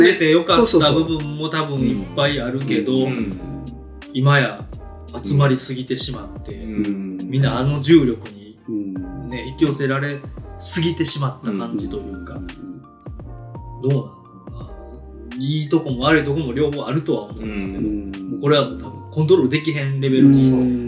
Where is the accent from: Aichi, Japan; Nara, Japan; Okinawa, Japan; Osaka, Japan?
Osaka, Japan; now in Tokyo, Japan; ほんまに大阪阪神間で生まれ育って住んできての感覚で